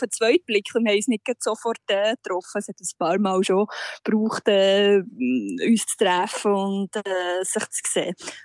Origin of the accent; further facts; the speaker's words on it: Switzerland; Aber als Schweizer ist man ja sehr, man hat den roten Pass, man kann immer wieder zurückkommen